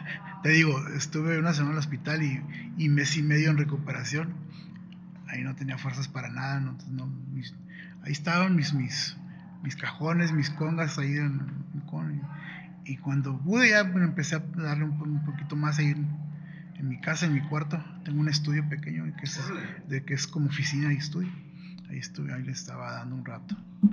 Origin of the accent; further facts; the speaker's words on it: Tijuana, Baja California, Mexico; moved away as an adult; also born or lived in Los Angeles, United States; la mayoría del tiempo de mi vida he vivido aquí en Tijuana, ¿no? Uh-huh. Nací en Los Ángeles, pero crecí aquí en Tijuana. Y yo no me fui a vivir a Estados Unidos hasta que tenía como 30 años.